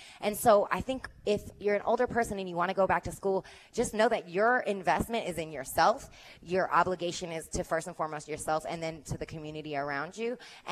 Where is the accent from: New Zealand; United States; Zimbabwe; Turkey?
United States; Oakland, California; I'm from Oakland, California as well.